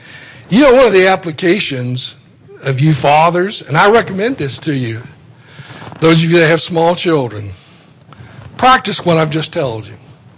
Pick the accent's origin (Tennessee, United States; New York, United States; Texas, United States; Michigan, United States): Tennessee, United States; I grew up in Tennessee. I'll move back, go to college at ETSU.